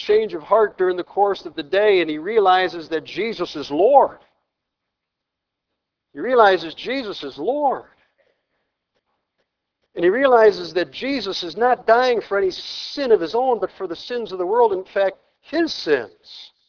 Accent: Orchard Park, New York, United States; I know in the town I grew up in Orchard Park, we used to have there is a park there called Chestnut Ridge Park.

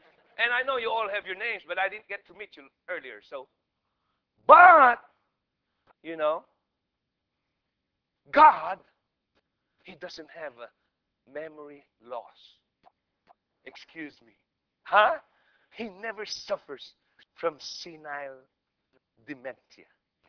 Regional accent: Philippines; English is a second language; moved away; you know, the very first time we went to the States in 1982, you know, we learned English from kindergarten on up to college. In the Philippines, English is our medium of instruction.

